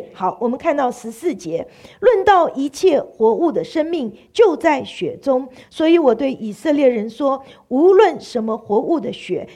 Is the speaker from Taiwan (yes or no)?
yes; Taiwan; 我们在台湾人在台湾又有另外一样东西很喜欢吃的，叫做猪血糕。